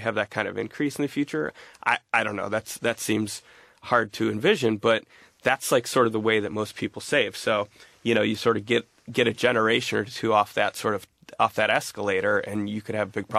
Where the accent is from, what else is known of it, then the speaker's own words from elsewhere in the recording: Cleveland, Ohio, United States; I grew up in Cleveland. In Cleveland, you can buy a $100,000 house, right?